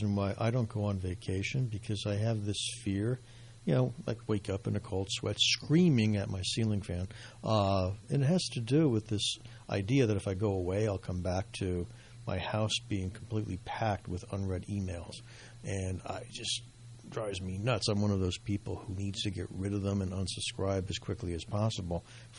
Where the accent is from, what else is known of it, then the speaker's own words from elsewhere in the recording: New Jersey, United States; accent: New Jersey; But I will throw my New Jersey accent for those of you who are listening in New Jersey.